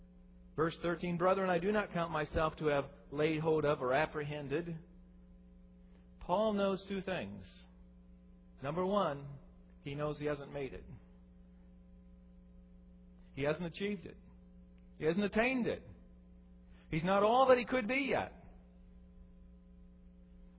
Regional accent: Buffalo, New York, United States; I'm from Buffalo, originally, or for years there, we lived near Buffalo.

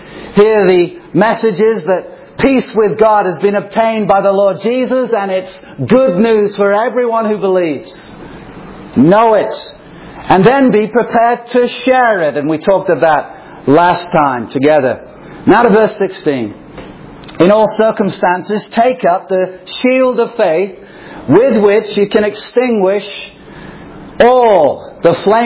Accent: England, United Kingdom; growing up in England in a city built by the Romans.

